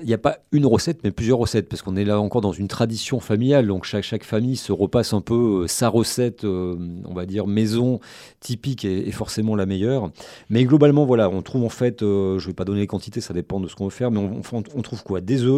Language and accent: French; Occitanie, France; chez nous, en Haute-Pyrénées et en Bigorre, en fait, bigourdant aux Pyrénéens